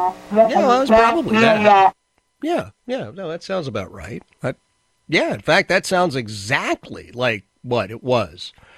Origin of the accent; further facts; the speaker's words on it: Philadelphia, Pennsylvania, United States; So as a kid, of course, growing up in Philadelphia, all right, I could deal with a foot of snow.